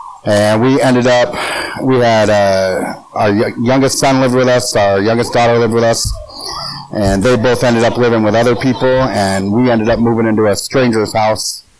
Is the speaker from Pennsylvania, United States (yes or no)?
no; California, United States; no, we've had no issues with anybody because we're from California.